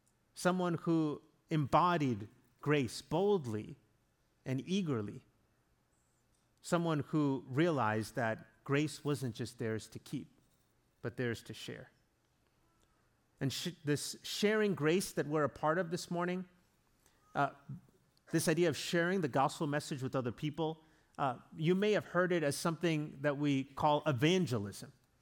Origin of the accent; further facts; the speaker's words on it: South Africa; And I grew up in South Africa.